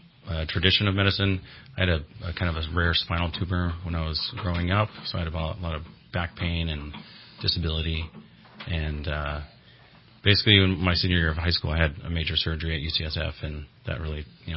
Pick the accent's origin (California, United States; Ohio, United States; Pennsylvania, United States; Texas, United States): California, United States; Weaverville; I am a local. I grew up in Weaverville, so I've been...